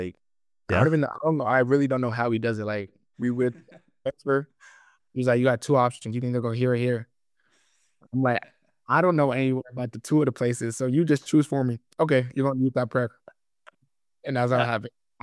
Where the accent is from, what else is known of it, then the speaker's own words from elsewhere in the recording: Boston, Massachusetts, United States; because I'm from the Boston area, so I see him a lot.